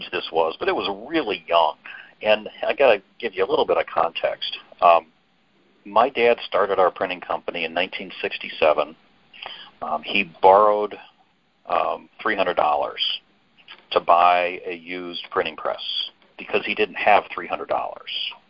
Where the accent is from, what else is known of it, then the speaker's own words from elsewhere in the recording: Cleveland, Ohio, United States; I live in a suburb of Cleveland, Ohio. It's actually the same suburb that I was born in. I was born probably about a block and a half from where I live right now.